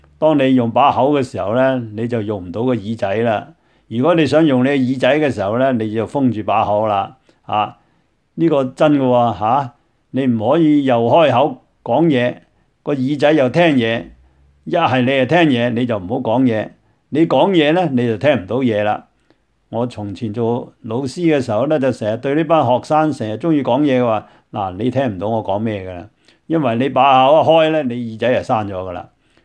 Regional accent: Guangdong, China; 我哋广东人叫做盐蛇。

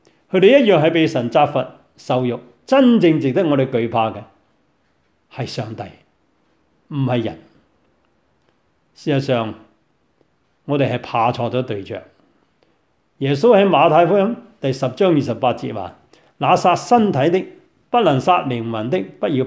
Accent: China; 尤其是我們中國人往往是在恐懼裡面生存。

